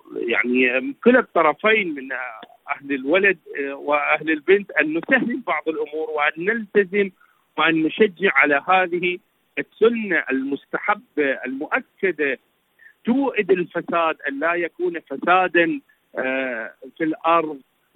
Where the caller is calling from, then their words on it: Iraq; من العراق، شكرا جزيلا لك